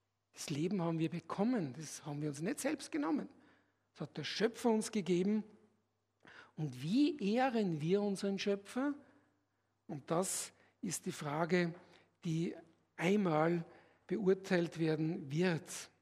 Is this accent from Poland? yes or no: no; Austria; ich bin Österreicher und wir haben ja die Tradition des Kaiserreiches.